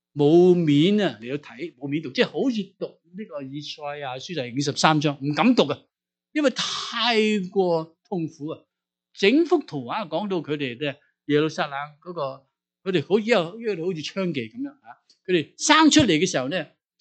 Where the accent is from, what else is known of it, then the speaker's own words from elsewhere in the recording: China; 就好像我们中国人这样，在后面有一个很特别的力量